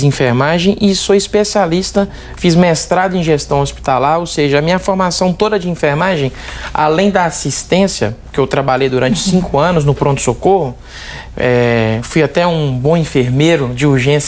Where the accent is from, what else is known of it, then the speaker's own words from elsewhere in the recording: Governador Valadares, Minas Gerais, Brazil; eu sou de Governador Valadares, natural de Valadares